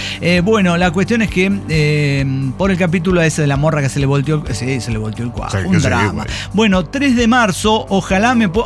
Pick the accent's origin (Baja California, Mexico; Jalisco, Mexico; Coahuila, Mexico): Baja California, Mexico; Tijuana; now in Querétaro, Mexico; Y soy de Tijuana, pero ahorita vivo en Querétaro